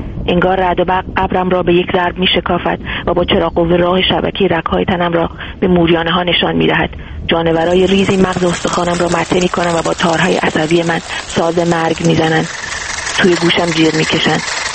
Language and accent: Persian; Iran; moved away as an adult; من موقعی از ایران اومدم بیرون